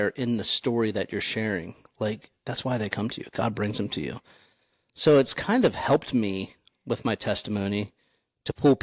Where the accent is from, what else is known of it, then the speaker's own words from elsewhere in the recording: South Anvil, United States; I grew up here in South Anvil, actually on this farm. My grandparents farmed this, and I just spent all my time here. So I was born and raised here, been here my whole life. I'm 39